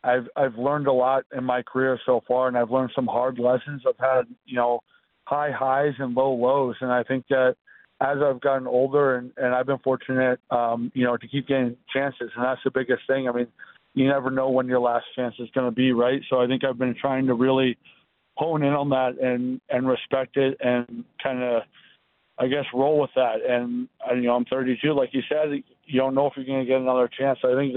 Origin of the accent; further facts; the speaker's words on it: Maryland, United States; So I'm dual citizen. Yeah, I grew up in Maryland